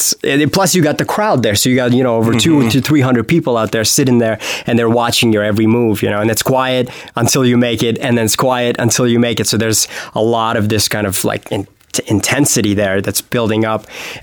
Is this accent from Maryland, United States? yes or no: no; Las Vegas, Nevada, United States; But yeah, it's here in Vegas, which is another great thing. You know, it's exciting. My hometown.